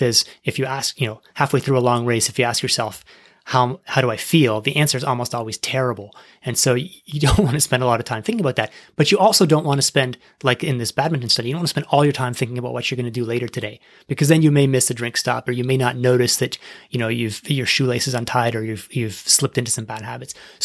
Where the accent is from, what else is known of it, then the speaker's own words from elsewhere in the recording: Toronto, Ontario, Canada; I'm from Toronto